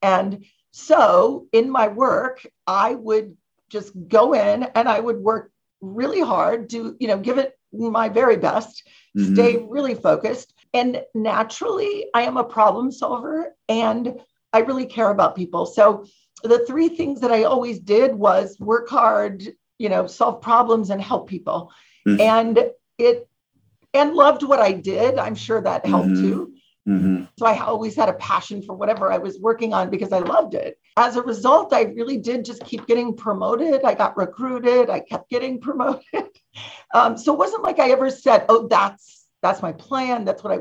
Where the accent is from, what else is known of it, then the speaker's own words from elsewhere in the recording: Ohio, United States; moved away as an adult; I grew up in Ohio, and I tell everybody it is a great place to be from. It was amazing growing up in the Midwest, but I got recruited to California in 1984, and I came here not knowing a single person in my, mid-20s.